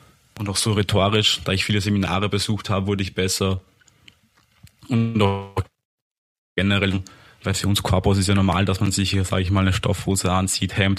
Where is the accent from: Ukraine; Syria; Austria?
Austria; born there; meine Familie kommt ja aus Polen, das heißt, ich bin der Erste, der in Österreich geboren wurde